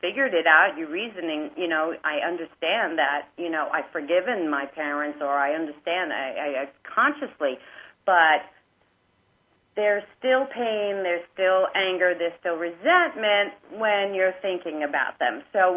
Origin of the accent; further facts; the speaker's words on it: New York, United States; now in Sedona, United States; Actually, I'm from New York, and I moved to Sedona in 2000